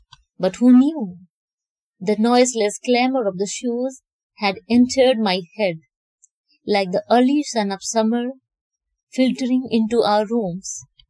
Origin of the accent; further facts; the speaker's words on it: India; from India.